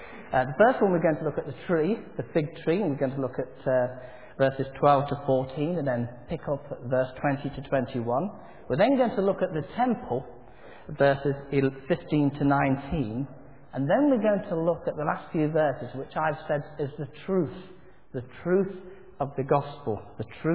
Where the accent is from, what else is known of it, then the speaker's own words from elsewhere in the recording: Nottingham, East Midlands, United Kingdom; I mean, I know I come from Nottingham